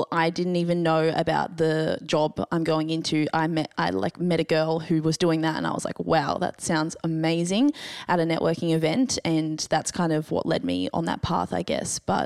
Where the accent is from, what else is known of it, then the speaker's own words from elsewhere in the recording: Gold Coast, Queensland, Australia; I am from the Gold Coast and I've just finished my finance degree.